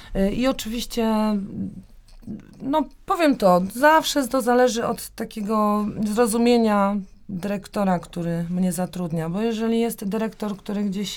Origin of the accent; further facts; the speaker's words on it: Poznań, Greater Poland Voivodeship, Poland; also born or lived in Wrocław; now in Opalenica, Poland; jestem z Poznania, tak? 20 lat tam mieszkałam, wcześniej też gdzieś Wrocław i tak dalej, a teraz jestem w Opalenicy. To jest ile? 30-40 kilometrów od Poznania.